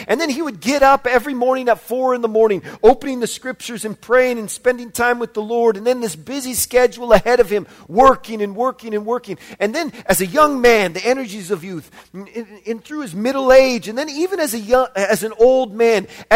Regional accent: Portland, Oregon, United States; and I'm from Portland, Oregon, and I'm from their assembly.

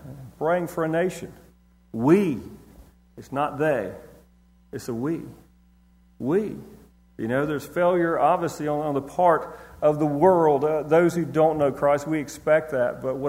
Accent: United States; I'm an American, right? I'm part of this nation.

